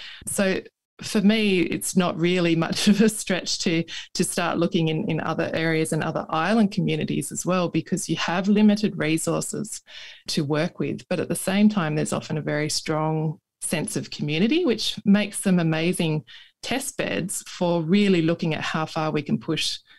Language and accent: English; Tasmania, Australia; you know, as a youth growing up in Tasmania.